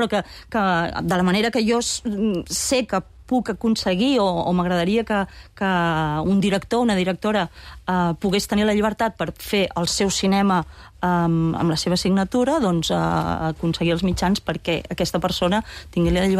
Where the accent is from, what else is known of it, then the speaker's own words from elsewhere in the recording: Banyoles, Catalonia, Spain; moved away as an adult; now in Barcelona, Spain; jo soc de Banyoles i vaig sortir de Banyoles marxar de Banyoles als 18 anys.